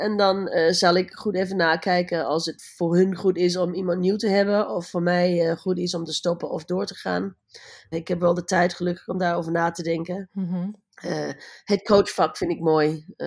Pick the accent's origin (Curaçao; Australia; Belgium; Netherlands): Australia; Sydney, New South Wales; ik ben geboren in Sydney en daar opgegroeid.